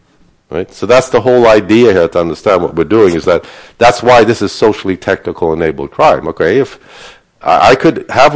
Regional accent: Canada; since I'm Canadian, I'm not really American.

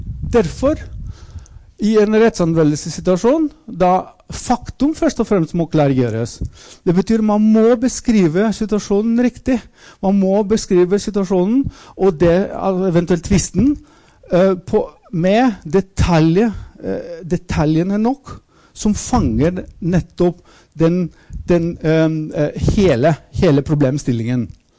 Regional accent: Athens, Attica, Greece; jeg kommer fra Hellas, jeg sa ikke det. Jeg kommer opprinnelig fra Aten.

